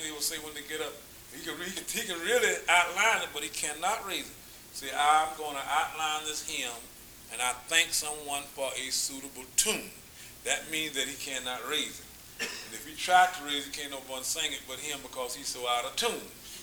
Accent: Albany, Georgia, United States; Back in my hometown in our area, back in my hometown around Albany, Georgia, the people there still have revival meetings during the summer months.

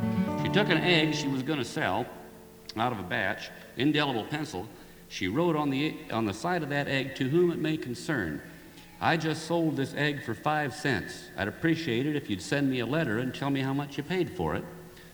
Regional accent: Spokane, Washington, United States; especially since I'm from Spokane, Washington. I'm at the other end of the country

